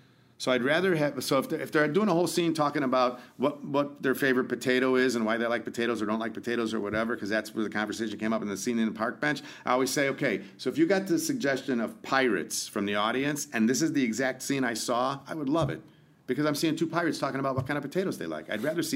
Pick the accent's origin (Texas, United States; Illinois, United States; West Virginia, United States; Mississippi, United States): Illinois, United States; Chicago; You know, I grew up in Chicago.